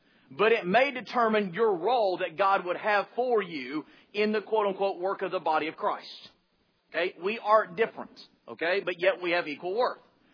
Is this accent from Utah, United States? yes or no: no; Texas, United States; forgive me, I'm from Texas, and we do this little thing called in Texas called two-stepping.